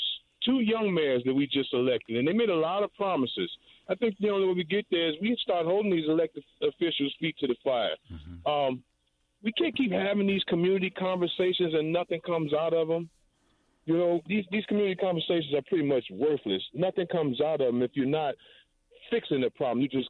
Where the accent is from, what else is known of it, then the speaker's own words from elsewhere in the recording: St. Paul, Minnesota, United States; And I'm from the St. Paul area, man, east side to be in particular.